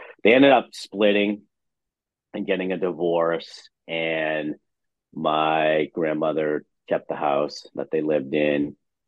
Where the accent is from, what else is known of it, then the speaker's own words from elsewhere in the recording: New Hampshire, United States; No, they're actually, I grew up in New Hampshire.